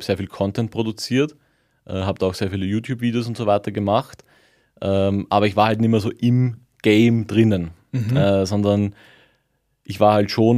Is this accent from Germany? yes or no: no; Austria; Auch wenn es 5 Stunden Fahrt ist, als Österreicher kommen wir gerne nach Bayern.